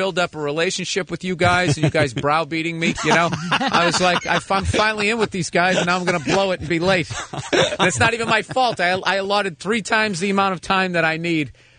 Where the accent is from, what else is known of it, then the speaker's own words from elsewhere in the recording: Boston, Massachusetts, United States; You guys are probably arguably the worst drivers I've ever been around, and I'm coming from Boston.